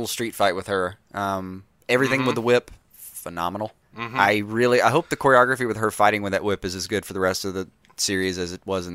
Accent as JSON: {"language": "English", "region": "Alabama", "country": "United States", "said": "By the way, we're from Alabama, so"}